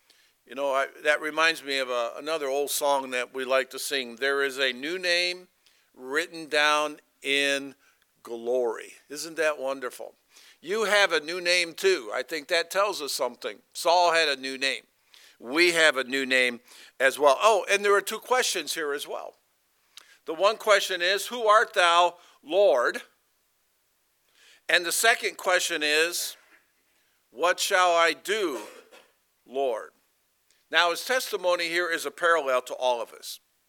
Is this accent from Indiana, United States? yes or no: yes; South Bend, Indiana, United States; born there; I was born in South Bend, Indiana. Anybody been to South Bend, Indiana?